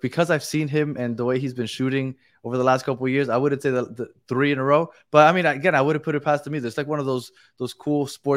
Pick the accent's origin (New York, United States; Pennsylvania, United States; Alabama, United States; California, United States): New York, United States; Brooklyn; I'm from Brooklyn. That was my team.